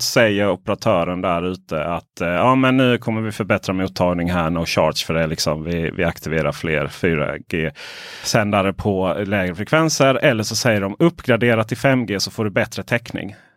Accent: Ronneby, Blekinge, Sweden; Ännu mindre om jag kom ut till hem till mitt där jag växte upp. Blekinge, Ronneby.

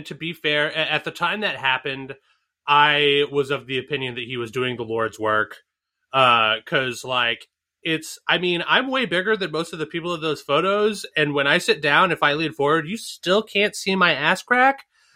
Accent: Northeast, United States; Like, you know, I grew up in the Northeast.

